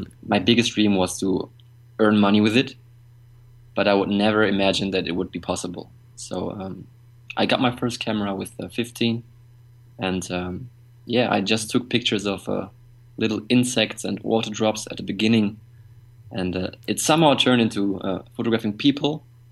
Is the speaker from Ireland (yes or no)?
no; North Rhine-Westphalia, Germany; English is a second language; big cities are Dortmund and Düsseldorf, which some of you might know. So, but I don't think that my hometown is actually quite known in the world.